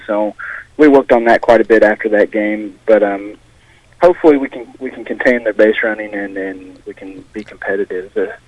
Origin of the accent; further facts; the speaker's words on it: Jamesport, United States; I grew up in Jamesport